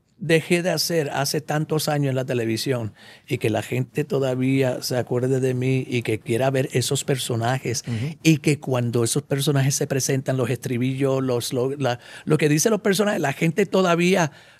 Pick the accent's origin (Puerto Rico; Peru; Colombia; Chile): Puerto Rico; nosotros como puertorriqueños, como latinos